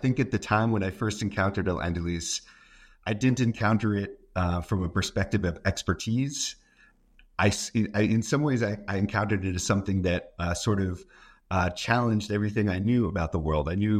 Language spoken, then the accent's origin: English; Boston, Massachusetts, United States; I'm originally from the United States, from the Boston area